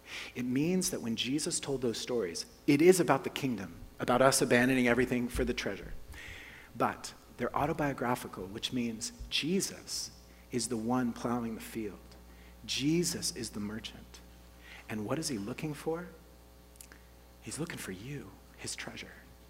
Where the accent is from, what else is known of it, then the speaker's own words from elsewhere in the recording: Colombia; now in Oklahoma, United States; I grew up in South America, in Colombia, and it was our first year back to the United States. And I'm in the state of Oklahoma